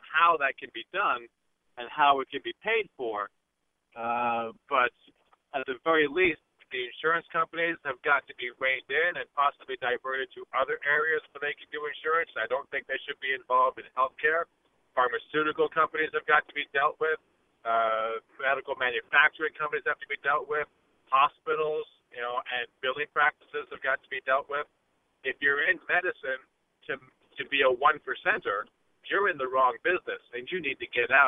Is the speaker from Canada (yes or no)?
yes; Canada; I was raised in Canada. I was born in this country.